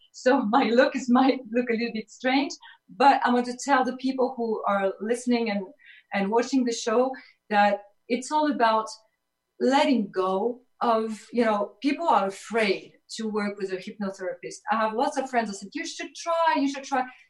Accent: Paris, Île-de-France, France; English is a second language; moved away; as you hear my accent, I'm from Paris, and when I came here 8 years ago, it was a great challenge.

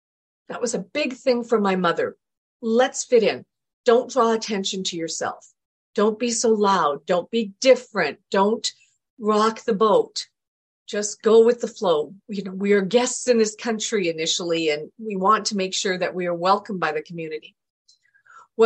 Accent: Canada; also born or lived in England; I always joke, my parents moved to Canada when I was two.

